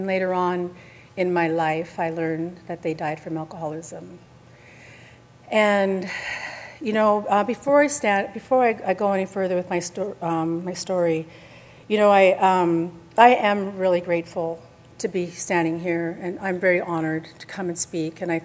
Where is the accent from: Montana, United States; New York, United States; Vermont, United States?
Montana, United States; Havre; born there; And I was born on the High Line in a little town called Haver.